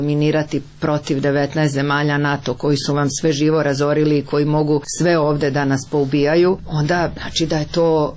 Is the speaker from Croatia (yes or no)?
yes; Croatia; Nemojte meni koja sam došla iz Hrvatske